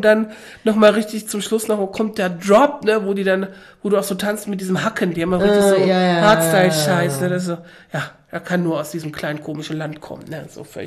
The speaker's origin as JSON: {"language": "German", "country": "Germany", "said": "was ja für mich als Deutsche so unverständlich ist"}